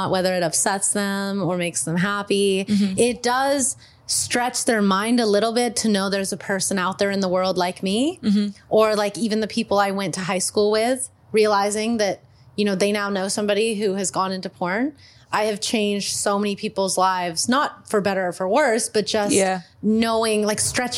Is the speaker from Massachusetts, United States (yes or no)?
no; Montana, United States; I know that my hometown in Montana knows, and I know that people in London know.